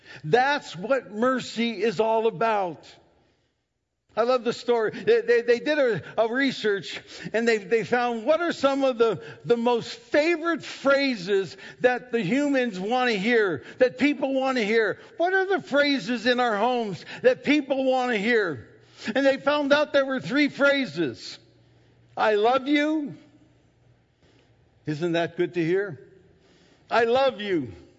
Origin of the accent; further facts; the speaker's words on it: Erie, Pennsylvania, United States; he came up to my hometown Erie and vacationed one summer up at Presque Isle, which is the state park in there, my hometown.